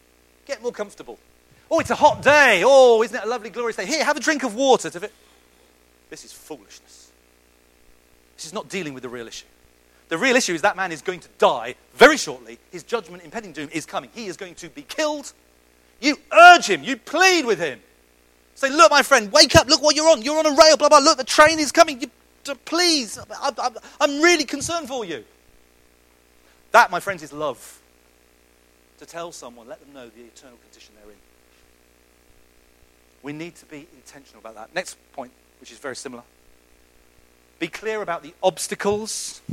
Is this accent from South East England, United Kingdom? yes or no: yes; Oxford, South East England, United Kingdom; now in Istanbul, Turkey; I come from Oxford, but I've been living in Istanbul for 12 years. Got a wife, 4 children. I love Turkey.